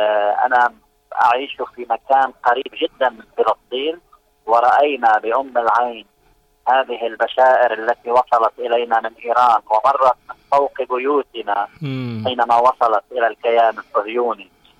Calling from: Lebanon; نعم، أنا طبعا أحدثكم من لبنان

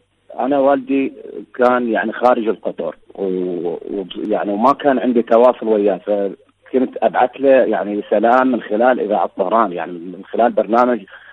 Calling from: Maysan, Iraq; إحنا عندنا بالعراق يعني أكو مثلا عندنا بمحافظة ميسان البث يعني ما قاعد

